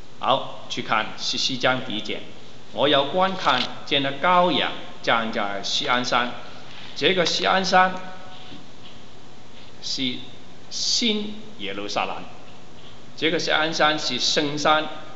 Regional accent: China; 今天我们是中国人，应该是住在中国，为什么我们来到这里？

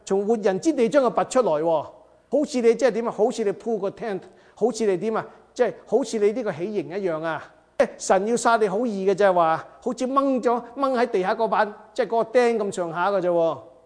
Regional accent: Guangdong, China; 我哋广东人有一句说话就上家打仔就下家乖

